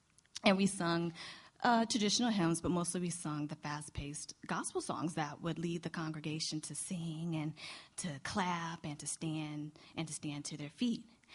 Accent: Williamsburg, Virginia, United States; I grew up in Williamsburg, Virginia.

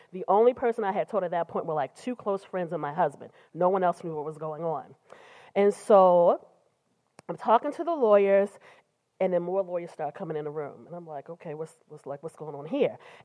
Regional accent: Baltimore, Maryland, United States; Remember, I grew up in poverty in Baltimore City.

